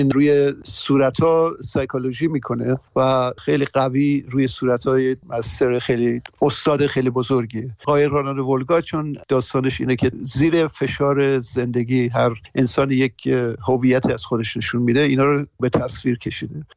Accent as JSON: {"language": "Persian", "town": "Tehran", "region": "Tehran Province", "country": "Iran", "tie": "born or raised there", "also_born_or_lived": "Mashhad", "moved": "as an adult", "said": "و از ایران 40 سال پیش اومدم بیرون. اصلیتم مال مشهده و تهران گرو آپ کردم دوره دانشگاه و اینا رو، ولی خیلی جوان بودم که اومدم بیرون"}